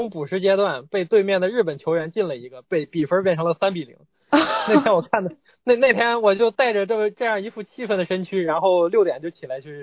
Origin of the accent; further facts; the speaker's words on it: China; 一方面作为中国人，觉得他能这么厉害，我就很难受。